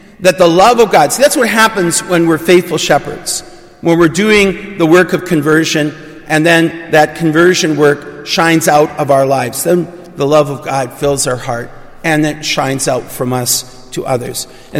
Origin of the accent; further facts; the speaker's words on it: Chatham, Ontario, Canada; when I was growing up in Chatham, Ontario.